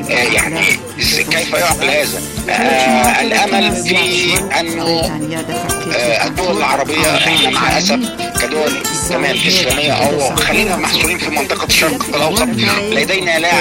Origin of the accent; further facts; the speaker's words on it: Egypt; عشان أنا أعرف مصر وإن أنا مصري